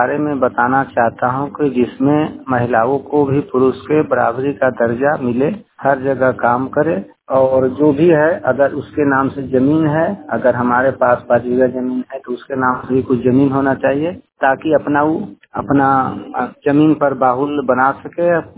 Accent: Nawada, Bihar, India; ग्राम काजी झा, अंचल नारदीगंज नवादा का निवासी हूँ।

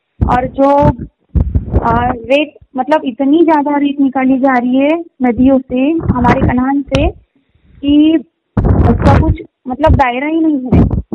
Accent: Lodhikheda, Madhya Pradesh, India; हमारे यहाँ तो नगर पालिका है और मैं लोधीखेड़ा से हूँ

